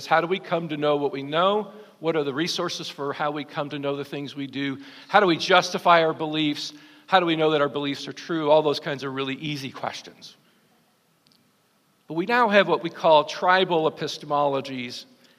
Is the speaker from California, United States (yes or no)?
no; New York, United States; I grew up in the East Coast, grew up in upstate New York, grew up in an Italian family.